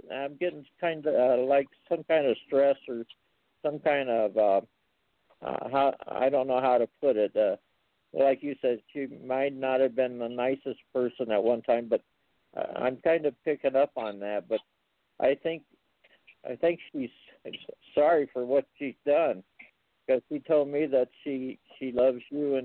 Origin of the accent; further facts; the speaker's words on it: Phoenix, Arizona, United States; born there; Well, I was born in 1949 in Phoenix, Arizona